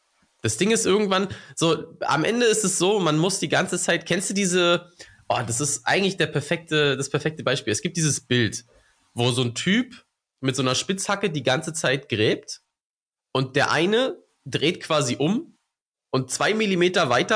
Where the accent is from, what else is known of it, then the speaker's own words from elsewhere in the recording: Berlin, Germany; Ich bin Berliner, geboren und aufgewachsen. Aber andere Seite. Also ich bin ja jetzt seit 7 Jahren fast Spandauer. Aber ich bin quasi genau auf der anderen Seite aufgewachsen, im östlichsten Osten Berlins. Aber schon immer Berliner.